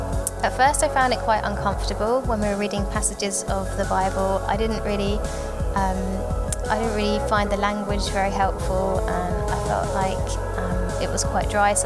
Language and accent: English; South England, United Kingdom; moved away as an adult; now in Australia; so I'm from England on the south coast, and I've been in Australia since April this year.